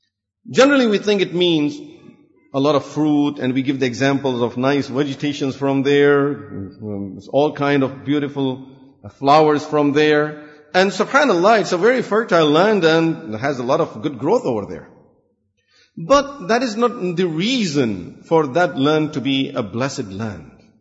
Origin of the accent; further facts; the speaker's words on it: Saudi Arabia; I said, because I was from Saudi Arabia. I'm born and raised over there.